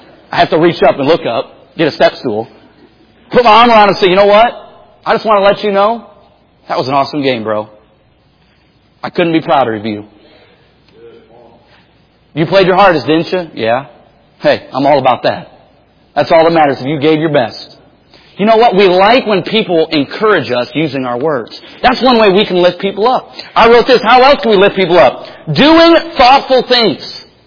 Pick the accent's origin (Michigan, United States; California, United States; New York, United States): Michigan, United States; now in Portland, United States; I grew up in Michigan. Coffee was like, I mean, there was coffee shops around, but moving out here to Portland, it's like, good night, there's a Starbucks every 3 feet.